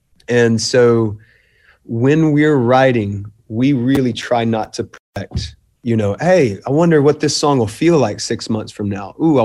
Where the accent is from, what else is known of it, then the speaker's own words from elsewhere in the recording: Beaufort, South Carolina, United States; now in Charlotte, United States; It's home. We've been here 13 years. I'm more or less a Carolina boy, though. I grew up near Beaufort, South Carolina, Charleston, South Carolina area. Yeah, I'm Carolina.